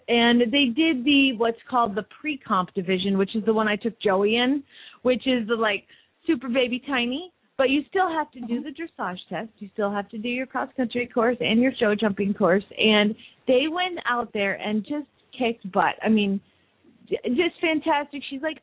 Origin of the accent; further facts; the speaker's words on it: Atlanta, Georgia, United States; Growing up in Atlanta, there was a Six Flags, right, 15 minutes away.